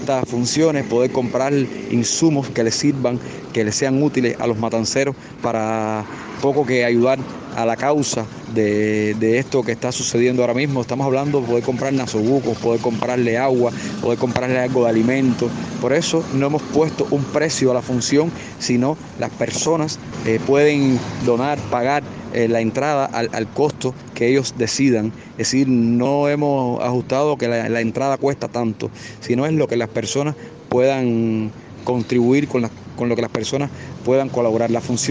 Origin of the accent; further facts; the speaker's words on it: Cuba; Yo creo que como cubanos, como hermanos, con el corazón en la mano